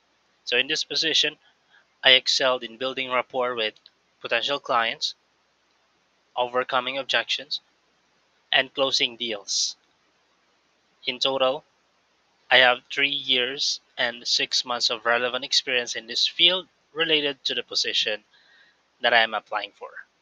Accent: Mimaropa, Philippines; and I'm from Palawan.

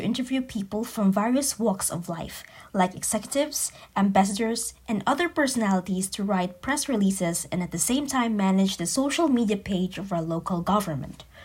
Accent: Philippines; 24 years old. I am from the Philippines

